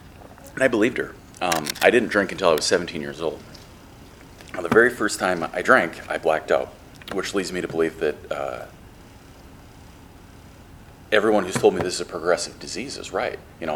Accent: North Dakota, United States; now in Tampa, United States; I just moved to Tampa just a little under 2 months ago. So this is my first time at the meeting. I'm originally from North Dakota.

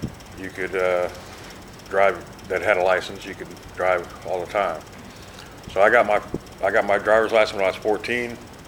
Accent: Kansas, United States; I was 15 years old at the time, and where I grew up in Kansas at the time, I don't know what it is now

